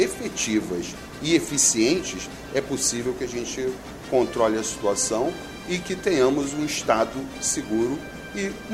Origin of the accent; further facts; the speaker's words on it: Rio de Janeiro, Brazil; Eu venho do Rio de Janeiro, tá?